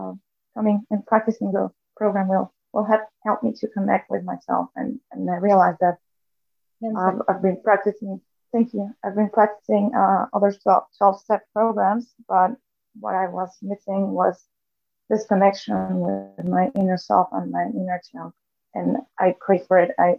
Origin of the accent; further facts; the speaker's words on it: Mexico; I'm from Mexico.